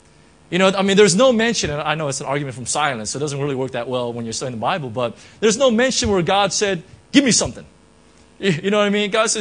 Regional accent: California, United States; You know, I'm from Orange County and whatnot.

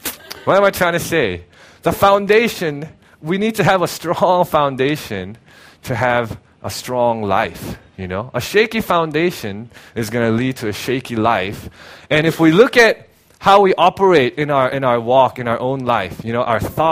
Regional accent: Hong Kong; also born or lived in South Korea; I'm a city boy. I grew up in Korea, and then I grew up in Hong Kong.

